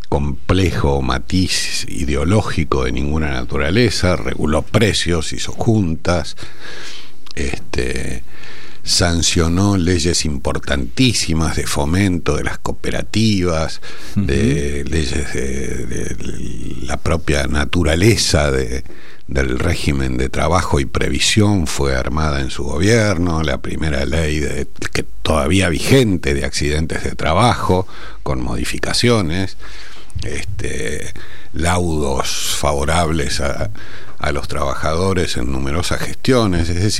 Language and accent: Spanish; Entre Ríos, Argentina; que yo vi mucho en mi infancia en Entre Ríos